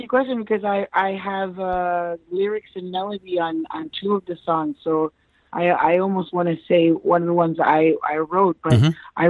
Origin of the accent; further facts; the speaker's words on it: Toronto, Ontario, Canada; moved away as an adult; also born or lived in United States; basically I'm from Toronto, Canada, and I grew up there.